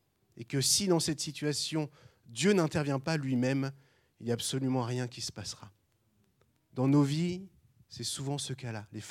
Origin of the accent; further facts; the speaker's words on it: France; Moi, je parle mal des Français parce que je suis français, hein, donc j'ai le droit.